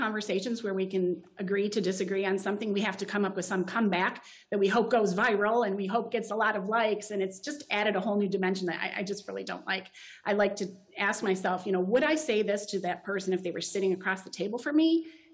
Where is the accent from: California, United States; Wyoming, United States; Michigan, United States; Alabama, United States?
Michigan, United States; I was raised in the Midwest state of Michigan. I still live right in the middle of the mitten. We like to refer to Michigan as the mitten.